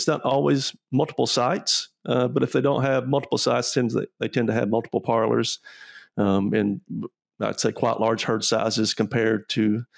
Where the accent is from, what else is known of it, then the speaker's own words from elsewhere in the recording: Kentucky, United States; Yeah, so I grew up in Kentucky on a small dairy and diversified farm.